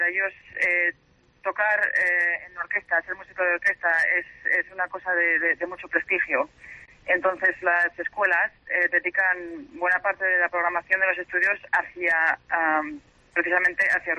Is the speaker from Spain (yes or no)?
yes; Pamplona, Navarre, Spain; Barañáin es un barrio de Pamplona, de donde yo soy